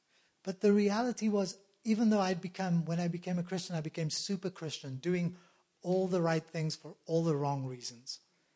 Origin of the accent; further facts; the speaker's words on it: South Africa; I grew up in South Africa at a time during the apartheid era, and for me, my father is half European and half Asian, and my mother is European